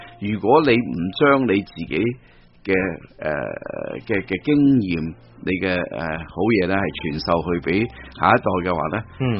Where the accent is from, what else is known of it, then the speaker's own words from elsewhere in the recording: China; 要我哋中国人讲话要以德服人啦